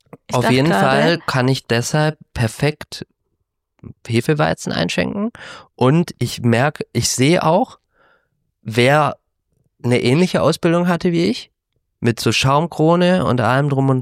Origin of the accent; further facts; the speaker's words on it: Baden-Württemberg, Germany; Ich bin ja im Schwabenland aufgewachsen